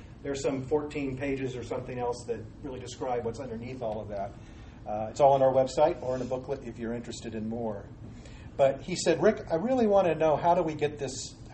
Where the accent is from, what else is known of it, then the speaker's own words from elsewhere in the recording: Bakersfield, California, United States; being born and raised in Bakersfield